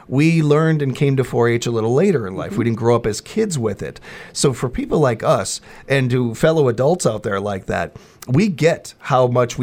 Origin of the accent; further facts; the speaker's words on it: Chicago, Illinois, United States; even as a city boy, growing up in Chicago and everything